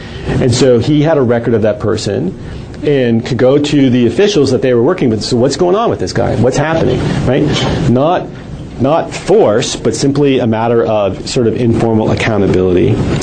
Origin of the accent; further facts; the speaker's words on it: Chicago, Illinois, United States; I'm from Chicago, so election fraud doesn't bother me very much.